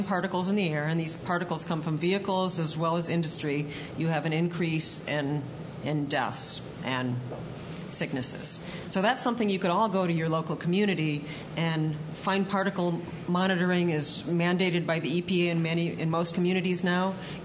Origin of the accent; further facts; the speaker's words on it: California, United States; And we're from Southern California, so we hear more about it, I think, than most of the public does.